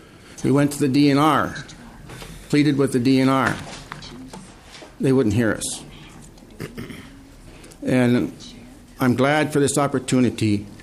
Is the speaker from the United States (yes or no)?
yes; Cass Lake, Minnesota, United States; I'm a lifelong Cass Laker. I was born in Cass Lake.